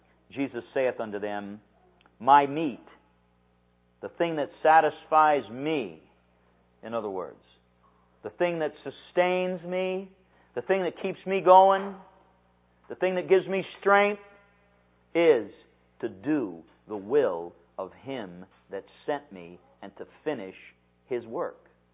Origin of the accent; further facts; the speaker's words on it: Midwest, United States; Hey, I grew up in the Midwest. Churches on every corner.